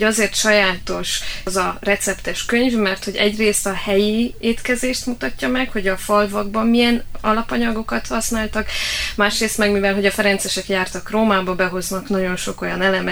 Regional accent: Székely Land, Romania; tehát hogyha én székelyföldi vagyok, nálunk a pityóka az majdnem szent eledel

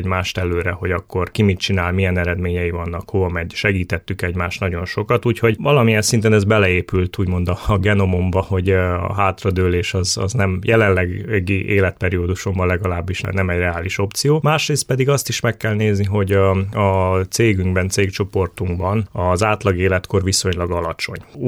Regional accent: Cluj-Napoca, Cluj County, Romania; én Kolozsváron nőttem fel, de nyaranta mindig falun voltam. Nyárát Karácsony falván voltam, ott voltak a nagyszülők

